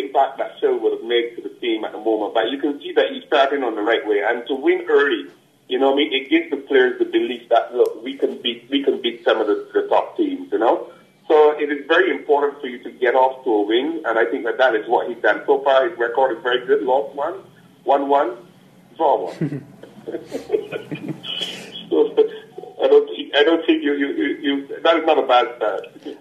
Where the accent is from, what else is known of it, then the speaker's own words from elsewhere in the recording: Barbados; Well, living in Barbados and from the area in which I was born in Holderson in Barbados